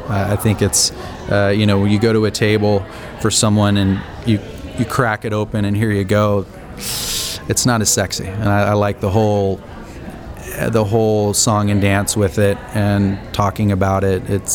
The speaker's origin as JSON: {"language": "English", "town": "Napa", "region": "California", "country": "United States", "tie": "born or raised there", "said": "I'm growing up in Napa. I'm very, very proud of the Napa Valley"}